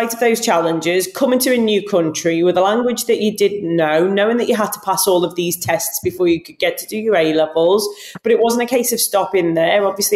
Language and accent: English; England, United Kingdom; I'm English. I speak one language. I studied French and I studied Spanish.